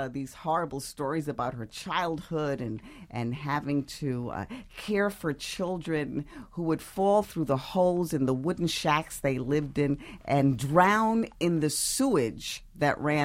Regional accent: New York, United States; born there; Yes, I was born in New York.

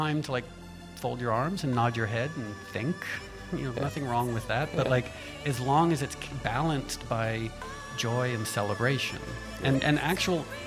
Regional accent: New York, United States; born there; And I was born in New York in 1965. So in 1989, I'd finally returned home, I felt.

